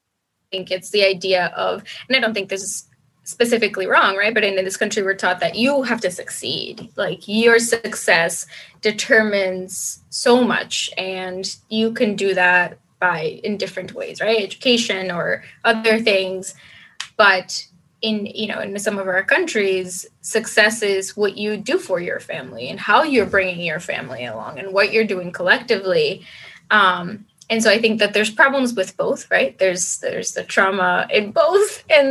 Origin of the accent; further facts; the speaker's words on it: Colombia; I grew up there in Colombia with tons of cousins and family.